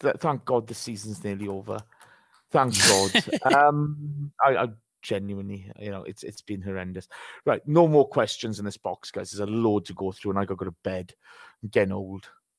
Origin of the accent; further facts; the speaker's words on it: Wales, United Kingdom; I'm Welsh. Come on, you're big brother. I can't be doing that.